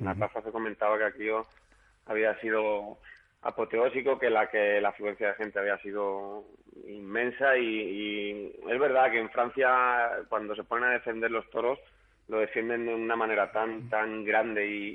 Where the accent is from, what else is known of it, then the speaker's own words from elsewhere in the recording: Alicante, Valencian Community, Spain; Alicante, que voy a decir Alicante, es mi tierra, ¿no? Y siempre con mi gente, mi familia aquí